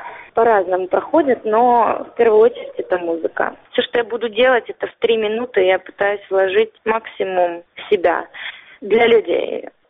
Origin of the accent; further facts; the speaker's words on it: Ukraine; Поэтому я украинка, и мама, папа мои чистые украинцы, и росла я на украинских ценностях.